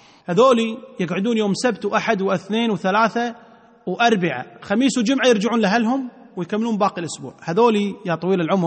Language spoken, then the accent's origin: Arabic; Kuwait; مو مدح للكويت لأني أنا كويتي